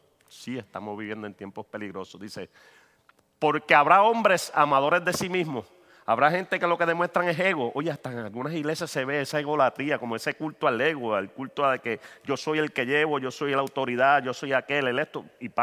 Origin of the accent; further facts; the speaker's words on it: Puerto Rico; en el campo que yo me crié allá en Puerto Rico, allá en la montaña